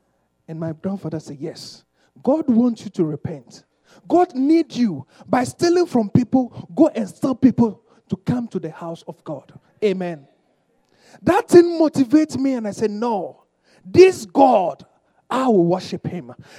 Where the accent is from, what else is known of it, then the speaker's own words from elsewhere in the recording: Ghana; English is a second language; moved away as an adult; now in Canada; as Pastor have said already. I'm from Ghana. Next month will be my 1 year exactly as I've been in Canada. Amen. I was born into a Christian family, a Bible-believing family